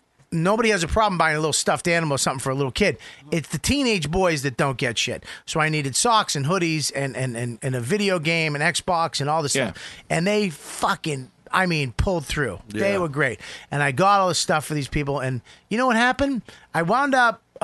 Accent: Boston, Massachusetts, United States; I do that to everybody though. I'm from Boston, that's what we do.

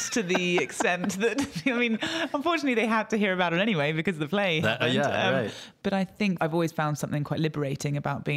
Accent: London, United Kingdom; I was born and raised in London

